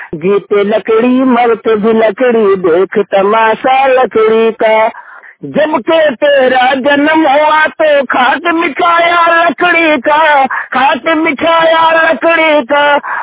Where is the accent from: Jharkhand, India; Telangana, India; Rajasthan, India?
Jharkhand, India; मैं खीरी मातो डिस्ट्रिक्ट धनबाद झारखंड का रहने वाला हूँ।